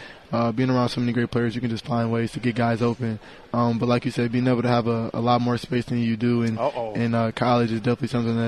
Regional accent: Midwest, United States; But, you know, I'm from the Midwest, and I always feel like I was able to be a kid who I feel like Cali was home.

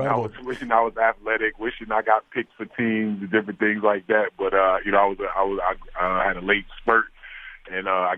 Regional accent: Orange, New Jersey, United States; also born or lived in Roselle; So, you know, I grew up in Orange, New Jersey, and then I moved to Roselle, and I had that growth spurt.

